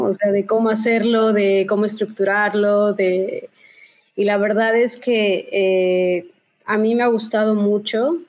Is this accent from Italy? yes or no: no; Mexico; nosotros como mexicanos